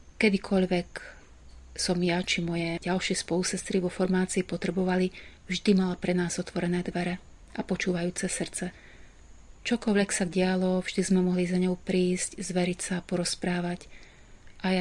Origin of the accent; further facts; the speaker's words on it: Banská Bystrica, Banská Bystrica Region, Slovakia; aby bola misijná rozlúčka v mojom rodnom meste, v Banskej Bystrici.